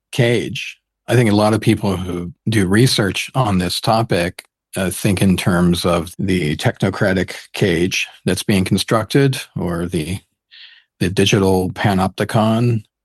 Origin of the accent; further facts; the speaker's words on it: United States; moved away; Originally, I'm from the U.S. You can probably tell by my accent, but I've been living outside of the United States for the past few decades.